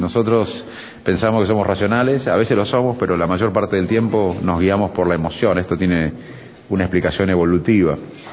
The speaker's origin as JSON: {"language": "Spanish", "country": "Argentina", "said": "obviamente somos todos argentinos y estamos orgullosos de ser argentinos"}